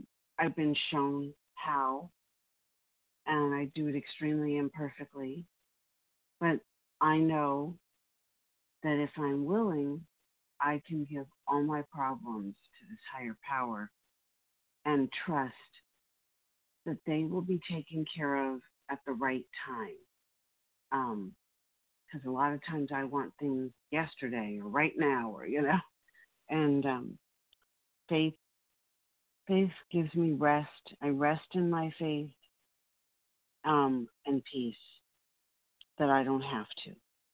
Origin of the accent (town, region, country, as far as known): California, United States